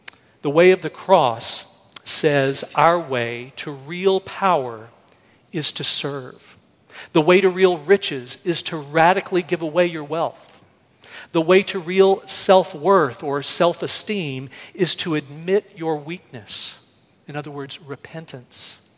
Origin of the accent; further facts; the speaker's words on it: Dallas, Texas, United States; I grew up in Dallas.